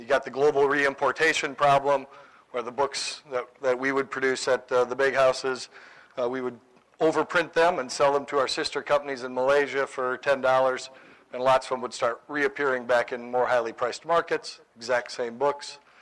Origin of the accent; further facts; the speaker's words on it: Minnesota, United States; welcome to my home state. I'm a Minnesotan, so grew up about 50 miles south of here.